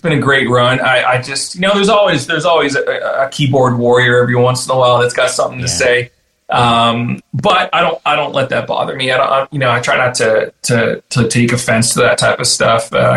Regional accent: Toronto, Ontario, Canada; I'm from Toronto.

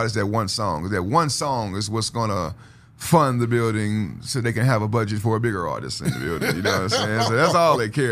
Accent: Houston, Texas, United States; Like, I'm cut from the underground scene of Houston, Texas.

